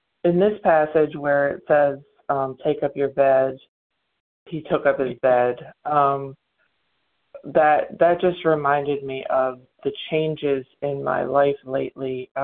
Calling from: Mississippi, United States; Sure. I'm from Mississippi.

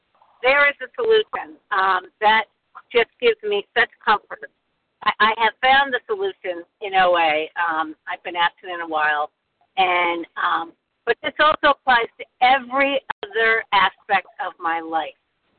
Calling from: Pennsylvania, United States; from Pennsylvania

